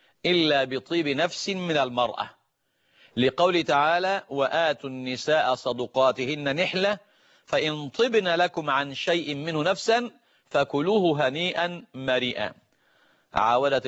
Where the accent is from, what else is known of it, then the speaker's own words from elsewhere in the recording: Egypt; عندنا في مصر